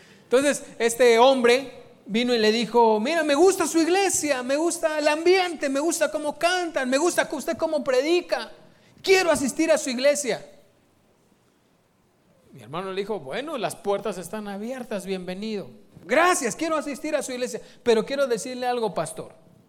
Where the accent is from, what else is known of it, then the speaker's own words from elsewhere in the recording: Mexico; dicen que es presidente de México, mío no es